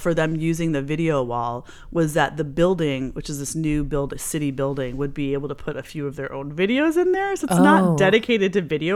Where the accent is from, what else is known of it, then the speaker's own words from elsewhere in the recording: Chicago, Illinois, United States; I'm from Chicago.